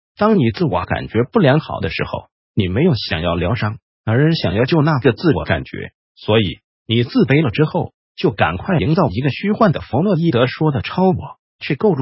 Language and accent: Chinese; Taiwan; 就你们大陆人没有我们台湾人那么厥阴病，